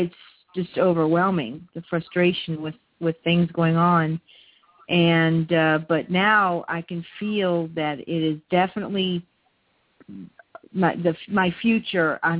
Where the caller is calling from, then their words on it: Louisiana, United States; from Louisiana.